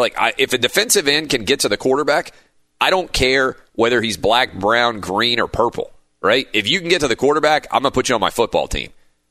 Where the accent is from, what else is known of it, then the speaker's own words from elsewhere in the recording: Nashville, Tennessee, United States; somebody called me up in my hometown of Nashville and they offered me a local radio show